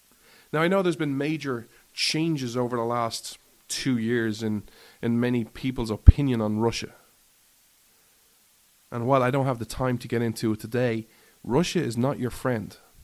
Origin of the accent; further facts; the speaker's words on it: Ireland; Oh, well, but you know, I'm Irish and the person who's telling me all these things is Irish.